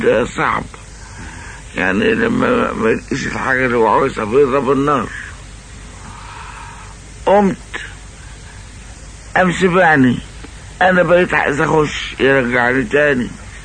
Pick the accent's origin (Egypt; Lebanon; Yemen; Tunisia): Egypt; طبعا ما انا مصري يعني بتغني عربي